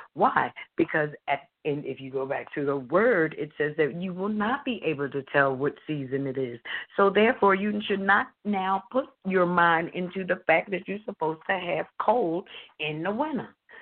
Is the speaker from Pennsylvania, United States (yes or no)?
yes; Philadelphia, Pennsylvania, United States; I'm from Philadelphia. So if you're in Philly and you decide that you're going to Jersey to go to the shore